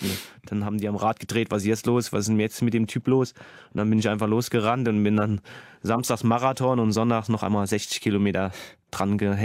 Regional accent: Saarland, Germany; moved away; also born or lived in Munich / London; Ja, ich habe auch ein Jahr in London gewohnt. Also ich war ich komme ja aus dem Saarland und von Saarland bin ich nach München gezogen, von München nach London.

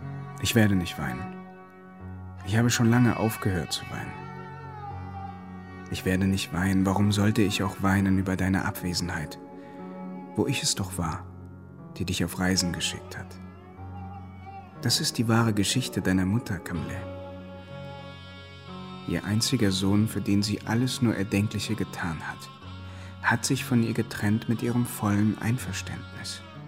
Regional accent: Lebanon; In meinem Heimatland im Libanon ist Gewalt leider ein Thema

